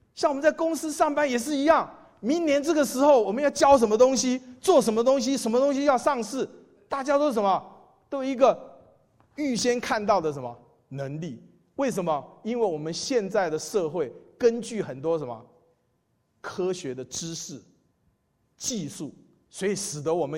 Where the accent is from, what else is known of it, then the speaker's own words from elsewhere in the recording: Taiwan; 是不是我是台湾来的